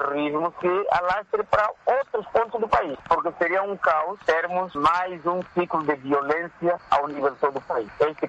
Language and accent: Portuguese; Mozambique; todos nós como moçambicanos estarmos vigilantes para que o terrorismo não se alastre ao país.